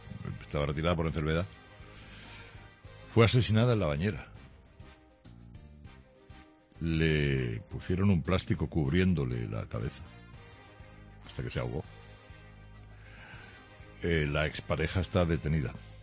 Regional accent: Mataró, Catalonia, Spain; o al menos yo así cuando era chico, allí en Mataró.

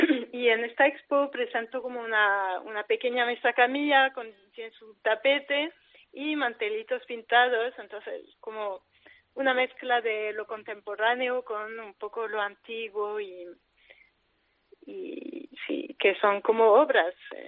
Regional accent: France; also born or lived in Granada, Spain / Málaga, Spain; now in Athens, Greece; Mira, yo he nacido en Granada, he crecido en Francia y todos los veranos venía a mi pueblo y tal, y también he vivido en Málaga desde 2012 al 2015

